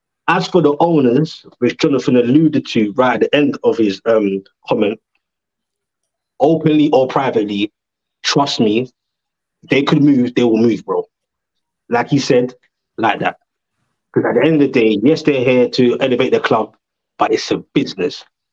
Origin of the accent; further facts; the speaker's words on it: London, United Kingdom; And as a Londoner, I'm from London.